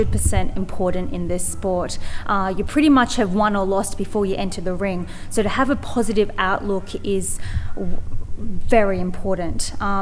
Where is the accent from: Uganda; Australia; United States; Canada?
Australia; I believe being half Filipino and half Australian is of great benefit. Of course, the Philippines, they love their boxing. It's ingrained in their culture. So to have that a part of me really means a lot. And to represent Australia overseas is just an amazing feeling